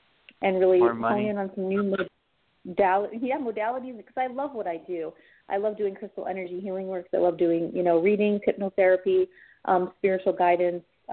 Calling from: Austin, Texas, United States; in Austin.

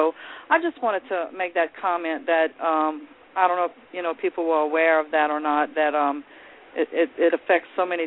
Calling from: Thibodaux, Louisiana, United States; I'm calling from Thibodaux, Louisiana.

